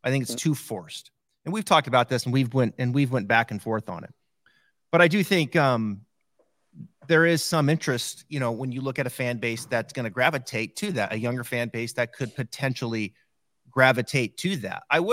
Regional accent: Idaho, United States; I grew up in Northern Idaho, on a 9-hole golf course where like serious golf was number 7 on the list

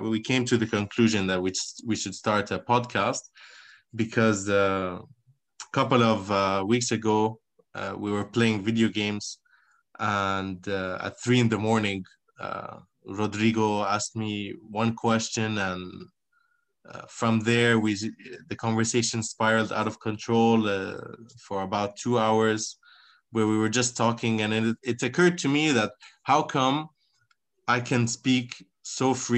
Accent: Abu Dhabi, United Arab Emirates; now in Spain; I'm Lebanese, born and raised in Abu Dhabi, unfortunately. And I've been living in Spain for approximately 7 years.

